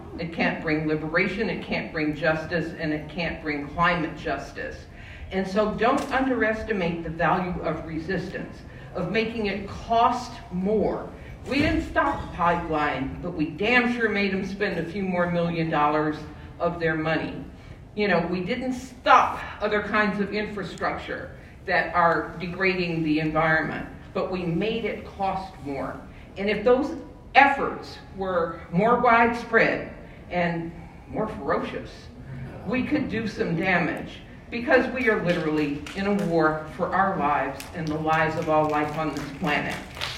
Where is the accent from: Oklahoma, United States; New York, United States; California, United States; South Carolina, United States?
Oklahoma, United States; Oklahoma City; from Oklahoma City, and I'm glad I'm the last speaker.